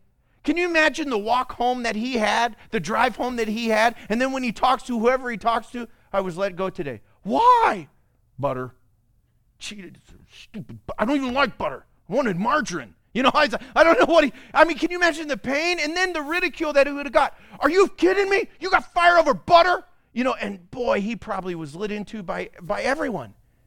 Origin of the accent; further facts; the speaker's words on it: Oklahoma, United States; I was in Oklahoma. I was raised in Oklahoma. In Oklahoma, you got whooped everywhere.